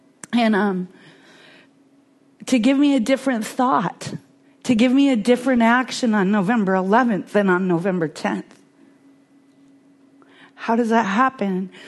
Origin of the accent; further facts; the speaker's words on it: Washington, United States; And where I'm from in Washington State is there's a huge Native culture there.